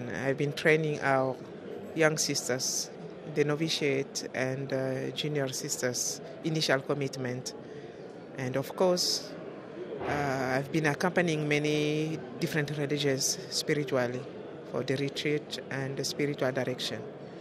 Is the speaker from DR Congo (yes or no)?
yes; DR Congo; also born or lived in Zimbabwe; now in Rome, Italy; Sisters of Notre Dame de Namur. I'm from Congo, Republic Democratic of Congo. Our congregation is international. I've been working in Zimbabwe for 7 years, and now I'm here in Rome, working in our general leadership team.